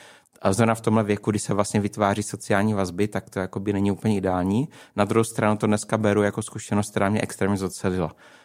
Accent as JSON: {"language": "Czech", "town": "Brno", "region": "South Moravian Region", "country": "Czechia", "tie": "born or raised there", "said": "já jsem vlastně rodilý Brňák a to nejbrňáčtovější, co může být, protože jsem vyrostl přímo v centru náměstí Svobody"}